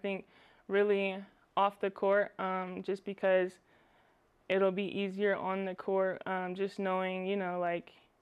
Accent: Oklahoma, United States; because I come from Oklahoma, so everything's just flat there.

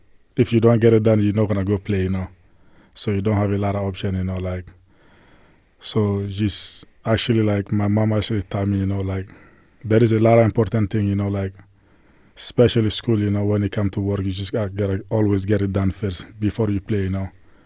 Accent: Mali; moved away; when I was in Mali, I thought life was easy, you know. But since I got here

